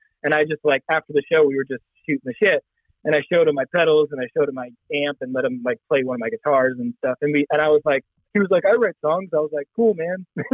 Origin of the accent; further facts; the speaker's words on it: Massachusetts, United States; So like, another person not from Massachusetts, you know, not from my hometown, that I started a band with.